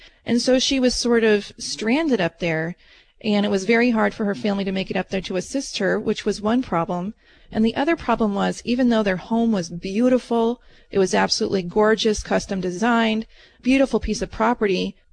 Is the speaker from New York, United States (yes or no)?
no; Idaho, United States; And I'm from Idaho and I love it there, don't get me wrong.